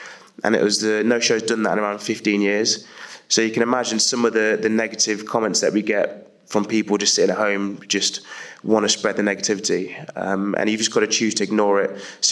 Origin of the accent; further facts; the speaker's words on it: Leicester, East Midlands, United Kingdom; I'm from Leicester, so we normally go a 2-hour radius from Leicester